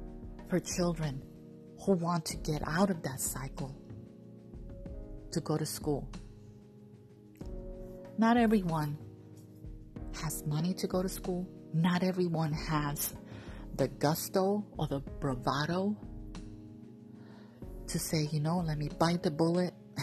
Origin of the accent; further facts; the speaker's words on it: New York City, New York, United States; I wasn't raised with a silver spoon in my mouth, ladies and gentlemen. I was raised in the South Bronx, okay?